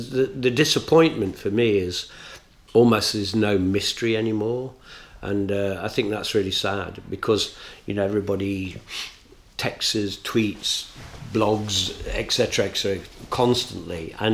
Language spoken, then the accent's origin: English; Nottingham, East Midlands, United Kingdom; especially being in a provincial town, in my hometown's Nottingham